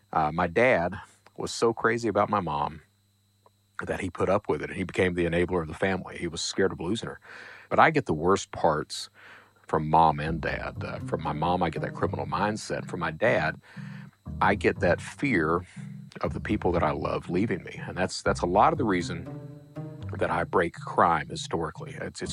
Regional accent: Hazard, Kentucky, United States; I'm from Eastern Kentucky. Hazard is coal country.

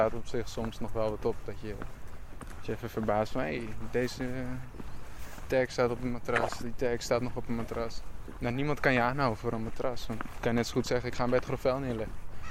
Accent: Amsterdam, North Holland, Netherlands; Ik wou ook heel graag dat iedereen wist dat ik uit Zuidoost kwam.

